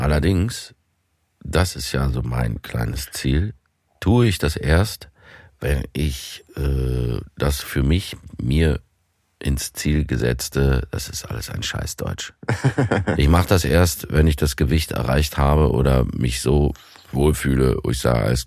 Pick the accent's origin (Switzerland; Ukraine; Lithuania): Switzerland; accent: Swiss German